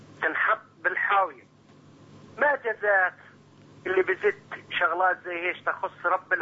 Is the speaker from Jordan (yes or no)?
yes; Jordan; من الاردن.